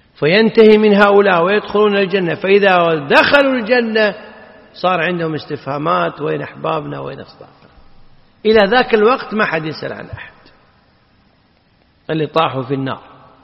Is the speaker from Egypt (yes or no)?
no; Kuwait; شوك السعدان معروفة عندنا في الكويت بالبر